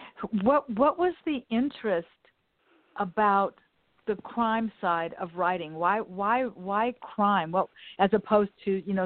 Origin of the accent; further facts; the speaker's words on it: Westchester, New York, United States; I grew up right here in Westchester.